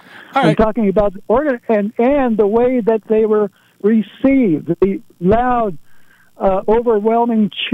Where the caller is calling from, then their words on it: Santa Barbara, California, United States; I'm calling from Santa Barbara.